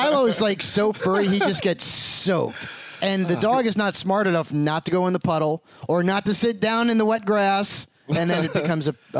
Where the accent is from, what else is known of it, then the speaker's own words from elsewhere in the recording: Connecticut, United States; from the East Coast, you know, I'm from Connecticut.